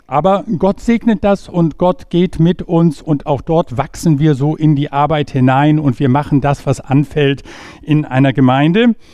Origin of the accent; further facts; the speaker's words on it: Rendsburg, Schleswig-Holstein, Germany; Ich bin 67 Jahre alt, geboren und aufgewachsen in Rendsburg.